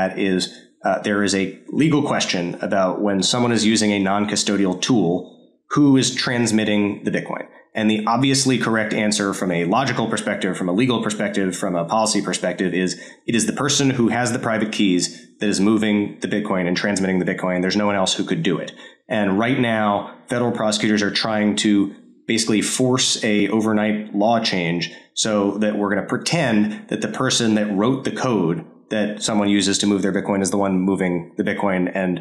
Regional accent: Maryland, United States; I grew up in Maryland.

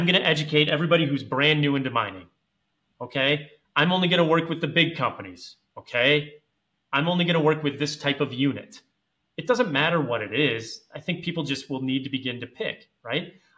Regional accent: Wisconsin, United States; I'm from Wisconsin. So those of you who are unaware of Wisconsin, big beer state.

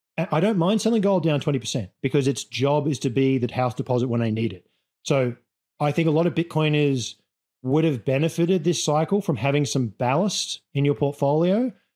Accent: Australia; I'm an Australian.

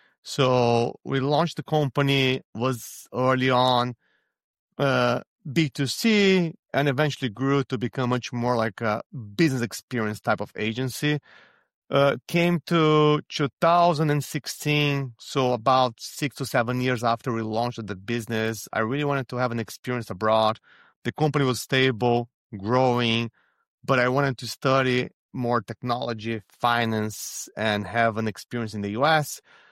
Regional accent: Brazil; So I was born and raised in Brazil

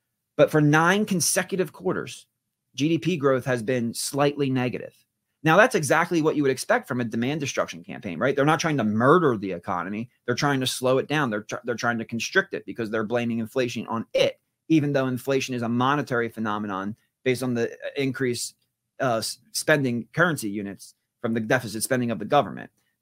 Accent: United States; because I'm an American, and I think the death of the dollar would introduce a lot of risk into my life

